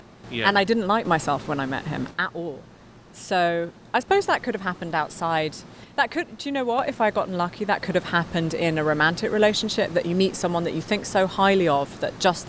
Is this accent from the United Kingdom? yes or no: yes; England, United Kingdom; growing up in England, you have to understand there's such a minuscule Jewish community